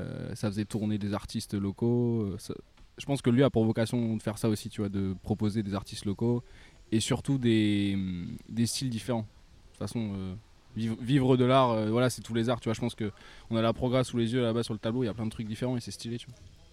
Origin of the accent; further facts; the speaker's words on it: Royan, Nouvelle-Aquitaine, France; now in Bordeaux, France; on n'est pas de Bordeaux, mais on est de Royan. Comme il a dit, on a débarqué sur Bordeaux il y a 7 ans.